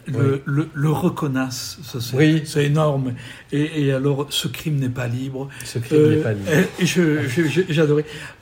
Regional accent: Charleroi, Wallonia, Belgium; et notamment en tant que Carolo, l'hôtel de ville de Charleroi.

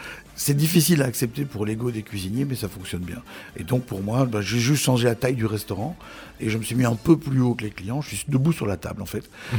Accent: Charleroi, Wallonia, Belgium; born there; Voilà, je suis né à Charleroi.

